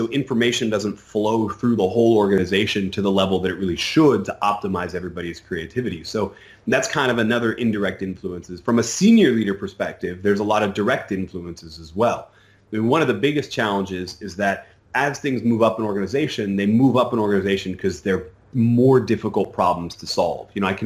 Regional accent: United States; I'm an American, so we have this tendency in all of our media

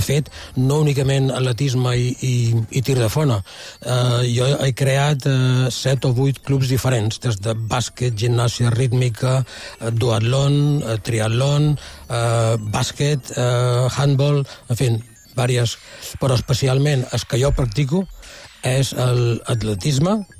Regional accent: Sant Antoni de Portmany, Balearic Islands, Spain; Sí, sóc de Sant Antoni

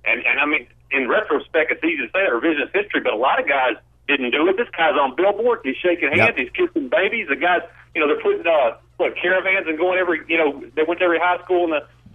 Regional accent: Heber Springs, Arkansas, United States; now in Stuttgart, United States; Heber Springs.

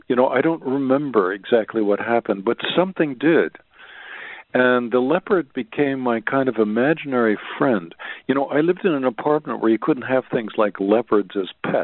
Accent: New York City, New York, United States; I grew up in New York City, and my mother or my nanny used to take me to Central Park on a regular basis.

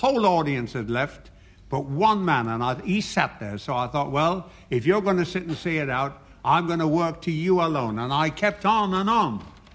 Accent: North West England, United Kingdom; I come from Lancashire, and in Lancashire there's a lot of bottoms.

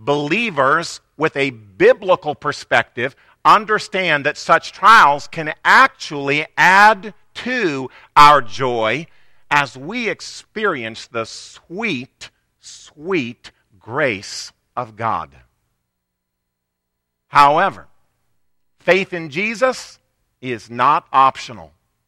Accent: Missouri, United States; Because I'm from Missouri.

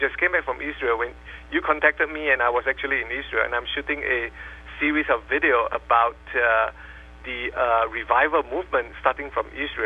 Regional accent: Singapore; English is a second language; now in United States; You know, where I come from, I came from Singapore, where all police officer has one job, and that's a police officer.

